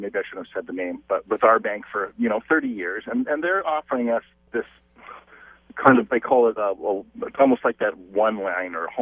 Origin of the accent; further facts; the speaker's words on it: United States; I'm from the States, so I'm used to having 25-year fixed mortgages